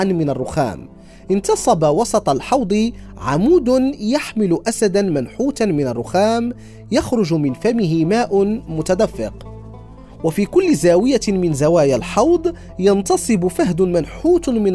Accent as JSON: {"language": "Arabic", "country": "Morocco", "said": "التاريخ المغربي الذي تتشكل منه هويتنا كمغاربة."}